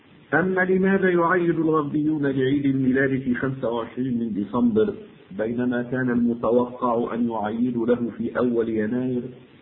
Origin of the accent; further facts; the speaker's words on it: Egypt; أعاد الله أمثال هذا اليوم على بلدنا مصر وبلاد الشرق الأوسط وسائر بلاد المعمورة بالخير والسلام والبركات